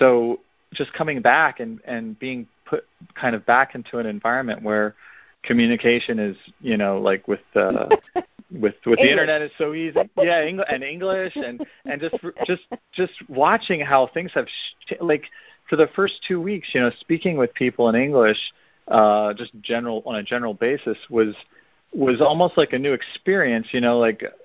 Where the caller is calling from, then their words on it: New Jersey, United States; also born or lived in China; Actually, normally in China, but this time I'm calling from New Jersey.